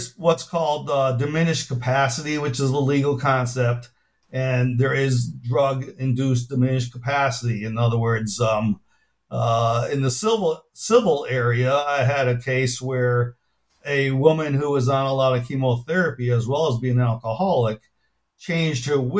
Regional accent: United States; So as an American, I found that fairly amazing and somewhat depressing

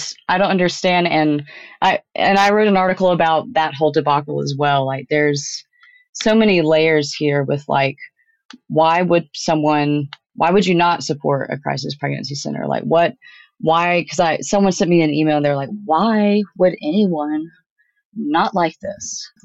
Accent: Tennessee, United States; My home state of Tennessee

